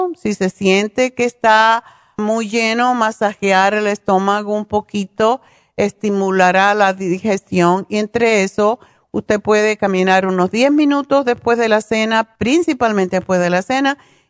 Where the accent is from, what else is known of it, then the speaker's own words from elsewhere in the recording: Cuba; sobre todo porque somos cubanas